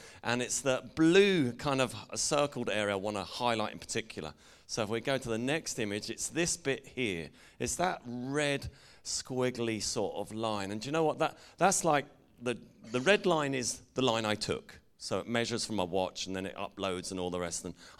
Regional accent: England, United Kingdom; accent: English; So I said to them, hi, lads, we're just from the local authorities, in my English accent.

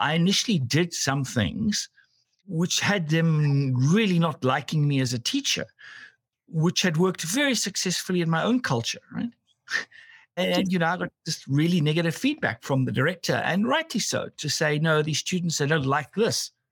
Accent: South Africa; now in Canada; I came from South Africa and Africa, and I thought, you know, I'd experienced multiculturalism.

